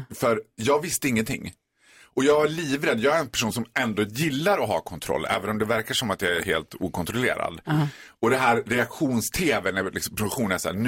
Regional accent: Borlänge, Dalarna County, Sweden; Vi är barndomsvänner från Borlänge. Han var ju lite från, han var ju från the right side of the track och jag var från the wrong side of the track. Mm. Så jag var lite mer från Borlänges mer utsatta områden, som man säger.

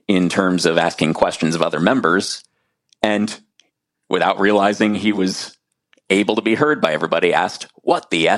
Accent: Wales, United Kingdom; one of them is in my home country here of Wales.

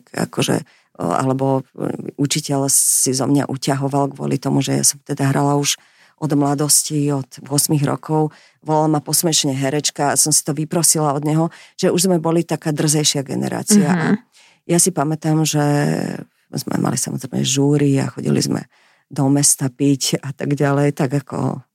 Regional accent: Bratislava, Bratislava Region, Slovakia; tak ja som z Bratislavy, z Petržalky

